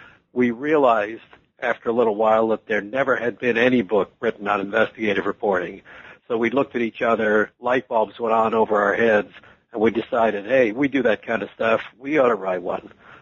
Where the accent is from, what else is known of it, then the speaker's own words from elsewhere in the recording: Washington, District of Columbia, United States; born there; Well, I was born in Washington, D.C., and I worked for the Detroit Free Press from 1970 to 76.